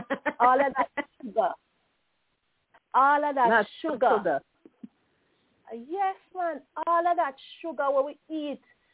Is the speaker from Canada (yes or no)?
no; Jamaica; That was one of my favorite poems because it reflected everything we did as children growing up in Jamaica.